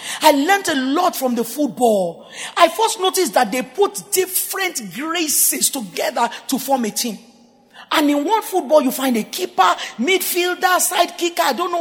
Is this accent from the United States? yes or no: no; Lagos, Nigeria; If I talk to you, I came from Lagos, oh.